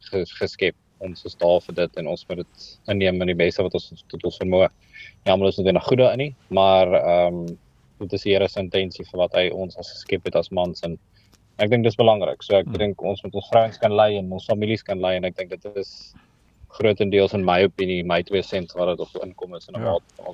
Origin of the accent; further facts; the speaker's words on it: Pretoria, Gauteng, South Africa; moved away as an adult; now in Cape Town, South Africa; Ek is 'n jong man, ek is in my 33's. Ek is daarom nie te oud nie en ook nie te jonk nie. Maar ja, ek kom eintlik oorspronklik van Pretoria af waar ek groot geword